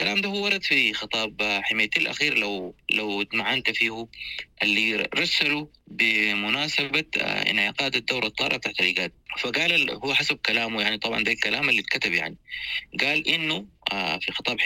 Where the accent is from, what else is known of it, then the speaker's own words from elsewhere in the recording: Sudan; أنا سوداني مواطن سوداني